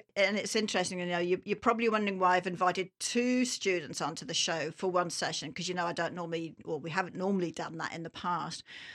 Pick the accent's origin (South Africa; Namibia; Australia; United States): Australia; I know as an Australian in sport, that is our culture.